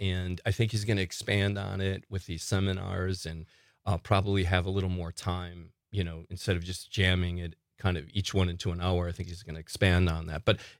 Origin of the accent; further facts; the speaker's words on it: Waupaca, Wisconsin, United States; So I'm from Waupaca. I went to Waupaca High School